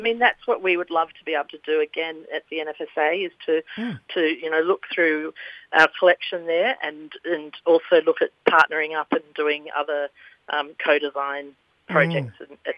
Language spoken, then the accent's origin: English; New South Wales, Australia; I'm Indigenous. I'm from New South Wales.